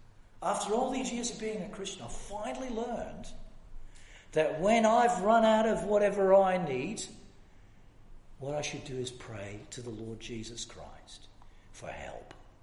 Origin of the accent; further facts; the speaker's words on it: Glasgow, Scotland, United Kingdom; born there; You know, I was born in Glasgow. I've been back to Glasgow a couple of times